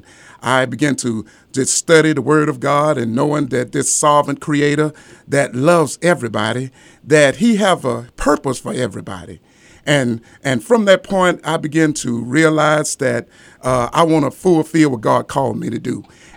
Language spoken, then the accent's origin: English; Mobile, Alabama, United States; moved away as an adult; now in Augusta, United States; I'm from Mobile, Alabama. I joined the Army, retired from the Army, and from the Army I came to Augusta.